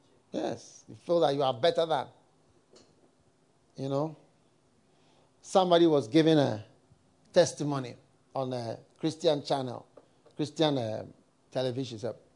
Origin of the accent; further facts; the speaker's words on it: United States; born there; I was born in America. I thank God I didn't go to university in America.